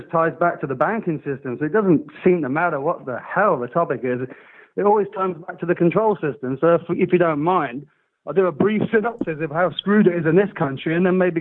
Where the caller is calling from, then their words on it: Brighton, South East England, United Kingdom; I'm calling from Brighton, mate.